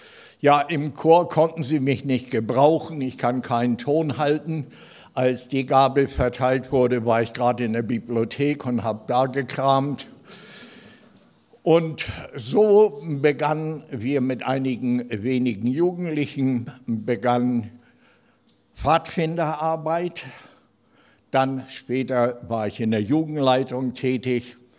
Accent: Hamburg, Germany; Dann bin ich in Hamburg aufgewachsen, war 5 Jahre im Hamburger Hafen.

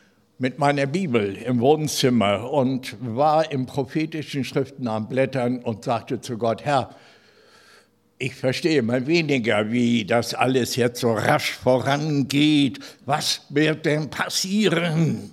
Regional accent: Hamburg, Germany; Dann bin ich in Hamburg aufgewachsen, war 5 Jahre im Hamburger Hafen.

